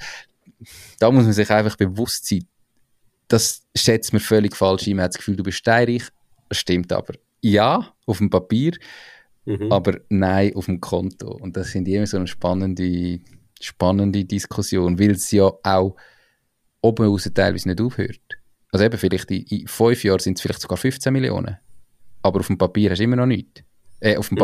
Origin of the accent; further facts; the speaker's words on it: Aargau, Switzerland; auch natürlich so als Aargauer zu Aargauer